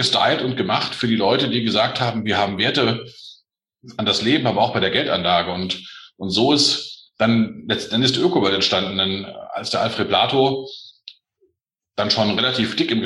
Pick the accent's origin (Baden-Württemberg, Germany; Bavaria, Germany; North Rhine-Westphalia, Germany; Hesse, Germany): Hesse, Germany; ich bin eigentlich Hesse, ich bin Nordost-Hesse, kann man sagen. Ich bin jetzt Anfang 50